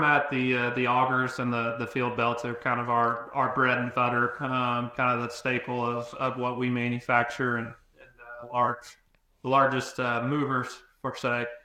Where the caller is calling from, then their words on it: Lawson, Missouri, United States; Yeah, so I'm in Lawson, Missouri, just outside of Kansas City here at the home office.